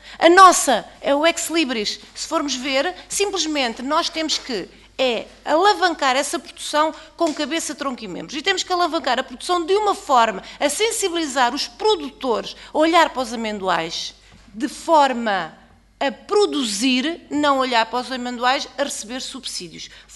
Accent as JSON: {"language": "Portuguese", "region": "Bragança", "country": "Portugal", "said": "é do meu distrito, eu sou do distrito de Bragança"}